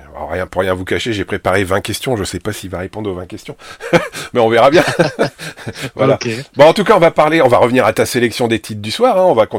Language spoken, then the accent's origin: French; Hauts-de-France, France; accent: Nord; Certains diront avec mon accent du Nord en plus